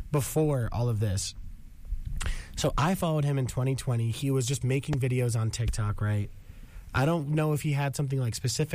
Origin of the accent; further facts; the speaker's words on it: New York, United States; I'm from Long Island.